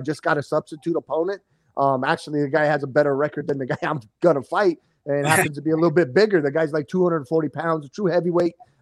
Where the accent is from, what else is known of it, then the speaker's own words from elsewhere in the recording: Arizona, United States; I'm from Arizona. Arizona just sanctioned it with the boxing commission.